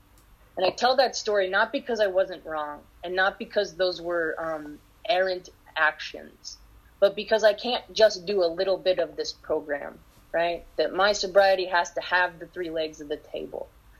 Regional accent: Denver, Colorado, United States; I'm from Denver. I got sober in Denver, and I had a home group in Denver

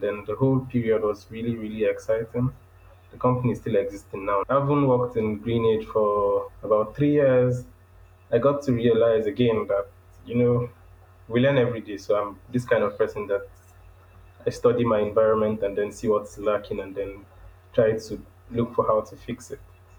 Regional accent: Ebonyi, Nigeria; also born or lived in Jos, Nigeria; I'm Nigerian from the southeastern part of Nigeria, from Ebonyi State to be precise. So I was born in Jos, Plateau State, so a family of five people.

